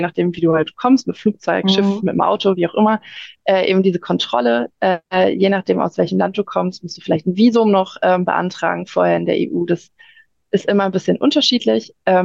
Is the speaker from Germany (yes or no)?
yes; North Rhine-Westphalia, Germany; ich komme aus der Nähe von Düsseldorf, da ist die Niederlande immer schön um die Ecke.